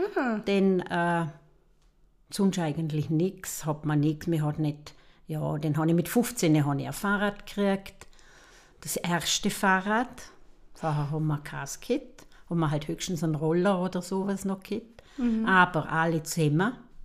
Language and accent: German; Rankweil, Vorarlberg, Austria; also born or lived in Feldkirch / Walsertal; Ich bin in Feldkirch auf die Welt gekommen, 1950. Bin dann aufgewachsen im Walsertal und habe die ersten 6 Jahre dort verbracht. Danach bin ich auf Rankwil gekommen.